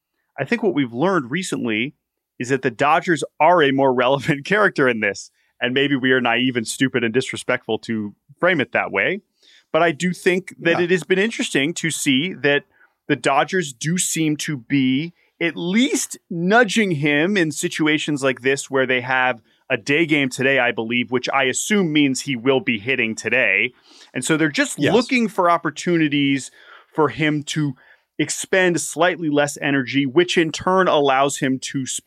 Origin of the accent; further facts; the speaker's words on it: Australia; Everybody knows I'm Australian.